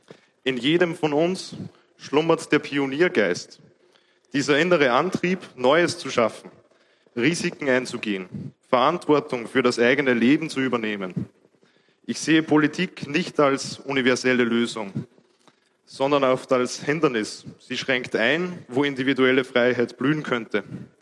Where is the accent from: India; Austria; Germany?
Austria; Ich komme aus Österreich, bin 26 Jahre alt